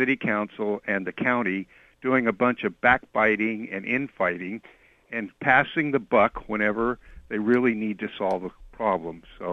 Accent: United States; And we're American people here in this city, in this county

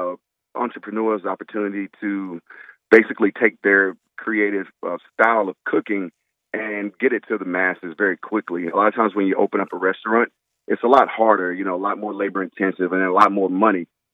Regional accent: Texas, United States; Me, you know, growing up in Texas, I always try to find a way to add a little bit of heat to anything.

